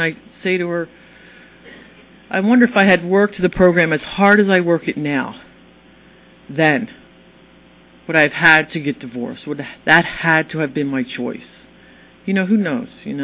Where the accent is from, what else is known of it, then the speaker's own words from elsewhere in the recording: United States; I'm from the Philly and Jersey area